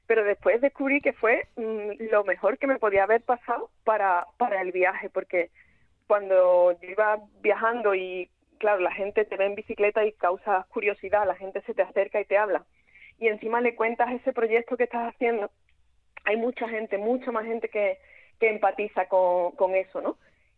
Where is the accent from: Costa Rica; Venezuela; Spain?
Spain; Huelva, Andalusia; que yo me crié en Huelva, entonces una zona que conocía mucho